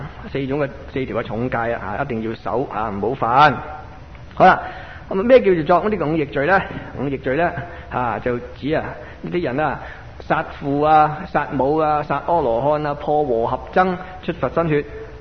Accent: China; 所以我哋中国人呢个信字好妙呀

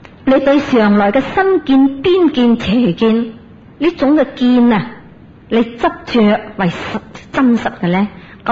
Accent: China; 譬如讲啊，我哋中国人最兴噶啦

